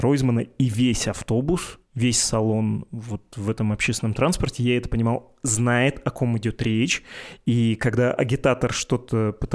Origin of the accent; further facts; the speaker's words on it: Perm, Perm Krai, Russia; в моем родном городе, в Перми, где я жил до этого